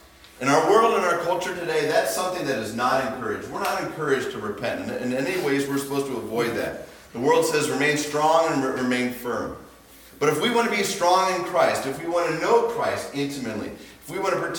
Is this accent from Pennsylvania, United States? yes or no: yes; Pennsylvania, United States; also born or lived in Vancouver; now in New Hampshire, United States; and of course, me growing up in Western Pennsylvania.